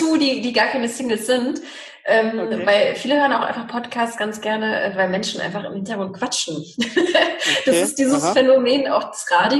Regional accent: Poland; Ich bin ja auch Polin

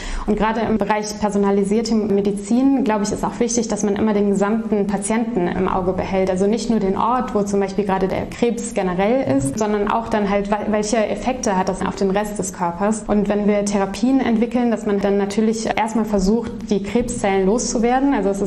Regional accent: Aachen, North Rhine-Westphalia, Germany; also born or lived in Bonn; Geboren bin ich in Bonn, aber dann sehe ich mich eigentlich schon lange als Öscher-Mädchen, weil ich auch hier in Aachen groß geworden bin, in Aachen zur Schule gegangen bin, St. Ursula, damals noch komplette Mädchenschule.

